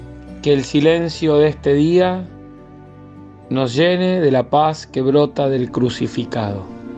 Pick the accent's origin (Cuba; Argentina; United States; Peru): Argentina; como argentinos recordamos una página triste y oscura de nuestra historia